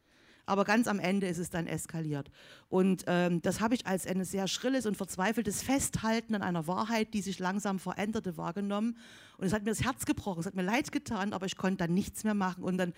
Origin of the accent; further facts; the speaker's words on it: East Germany, Germany; Ich komme aus der ehemaligen DDR, ich bin Ossi, das unterscheidet mich genug von vielen anderen in Deutschland.